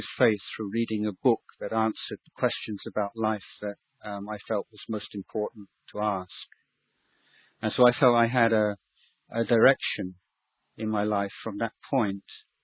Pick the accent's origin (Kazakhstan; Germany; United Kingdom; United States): United Kingdom; England; I was brought up in England. But England now is a very, or even from when I grew up in the 60s, 70s, it was already quite a secular country